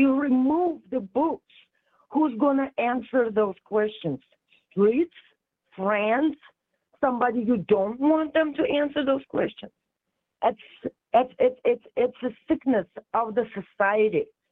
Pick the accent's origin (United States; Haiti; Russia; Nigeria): Russia; I'm from Russia, and in my house, we had to, I have a mix. My mama's side is Jewish, and my papa's side is Armenian, which are Christians.